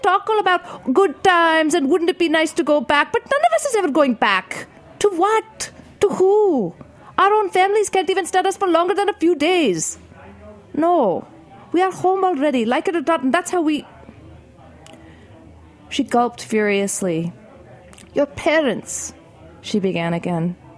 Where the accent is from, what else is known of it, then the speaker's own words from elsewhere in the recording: New Mexico, United States; You know, because we're from New Mexico, and there were, like, yeah. four other Indians.